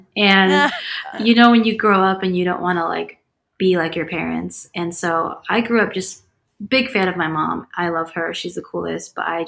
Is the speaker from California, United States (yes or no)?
yes; California, United States; now in Los Angeles, United States; So I'm from Orange County. I moved to LA to be an editor at a magazine